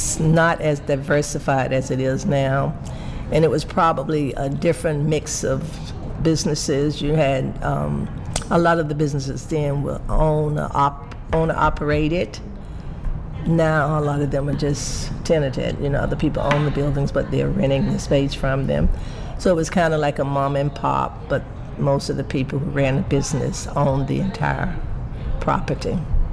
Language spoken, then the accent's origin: English; Georgia, United States; now in Brooklyn, United States; I didn't grow up here, but I've lived here for a good portion of my life. I actually grew up in Georgia, a place in the South.